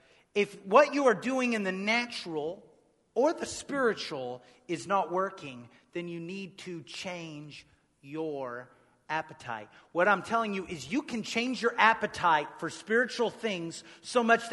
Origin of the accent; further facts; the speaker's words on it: United States; I ate it anyway, because I'm an American.